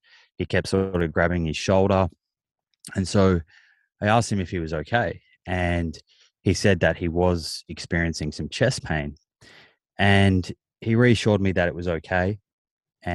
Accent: Melbourne, Victoria, Australia; I grew up in Melbourne and we lived in Eltham in the sort of northeast.

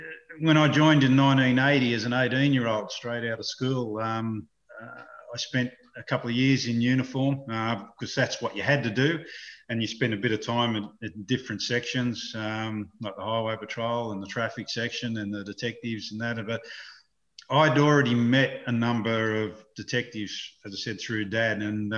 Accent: Granville, New South Wales, Australia; I grew up at Granville, Parramatta, Sydney Western Suburbs. I've got two brothers, an older brother and a younger brother, and we lived there till I was about 16 before Mum and Dad built a house out at Hawker Mills up in the northwestern

